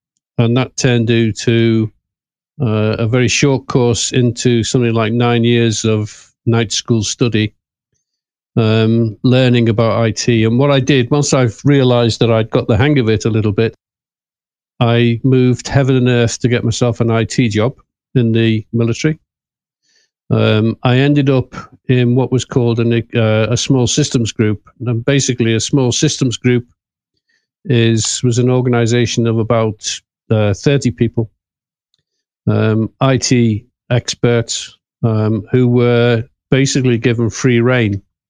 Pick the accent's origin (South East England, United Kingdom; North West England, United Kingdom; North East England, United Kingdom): North West England, United Kingdom; Liverpool; I'm from Liverpool in the UK. I left school at 17 to join the army.